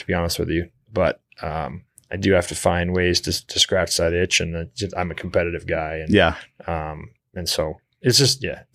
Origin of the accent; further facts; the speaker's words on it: California, United States; born there; but I was born in California.